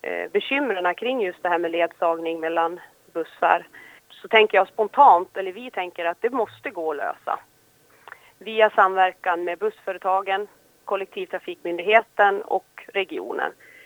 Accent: Borlänge, Dalarna County, Sweden; now in Härnösand, Sweden; Jag är 41 år och kommer ifrån Härnösand, eller jag bor i Härnösand men kommer ursprungligen ifrån Borlänge i Dalarna. Jag bor i en by som heter Sörgården utanför Härnösand och har sedan jag flyttade hit för snart 17 år sedan

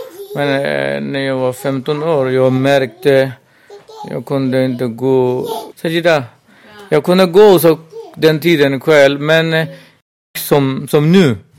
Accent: Myanmar; Swedish is a second language; now in Sweden; Jag kommer från Burma. Jag är 35 år. Jag har 3 barn.

